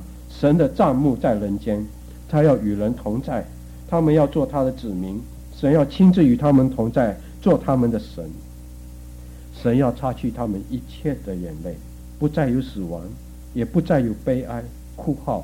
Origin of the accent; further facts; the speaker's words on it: China; 我们中国人已经看多了武侠小说都很容易相信了